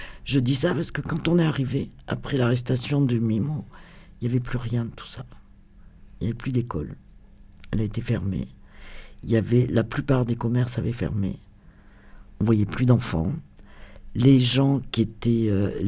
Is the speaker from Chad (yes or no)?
no; France; Parce qu'il y a beaucoup de villages abandonnés en Italie, comme chez nous en France d'ailleurs.